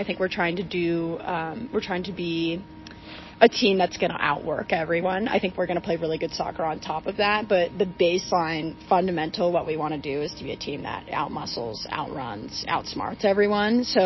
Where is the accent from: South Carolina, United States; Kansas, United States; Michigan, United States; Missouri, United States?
South Carolina, United States; also born or lived in Portland, United States; so I'm from South Carolina, so there were no mountains. I'm from the coast, so I grew up on the beach.